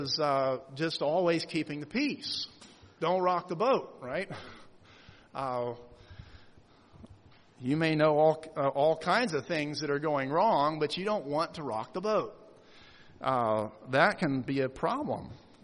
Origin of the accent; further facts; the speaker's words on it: Alabama, United States; He mentioned he had moved from my hometown in Alabama. He had attended my home church there even.